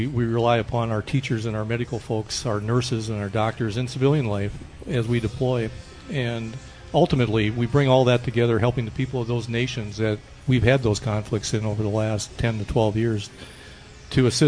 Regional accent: Jordan, Minnesota, United States; as a young man growing up in Jordan, Minnesota, was from the, as I told the veterans this morning, from TV

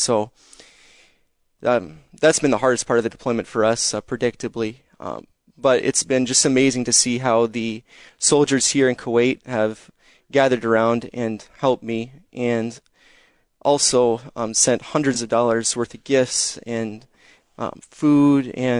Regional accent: Roseau, Minnesota, United States; also born or lived in Canada; So I'm originally from Canada, but born in, or raised rather, mostly in Roosevelt, Minnesota. So up about 6.5 hours north of the cities. So we get pretty cold up there

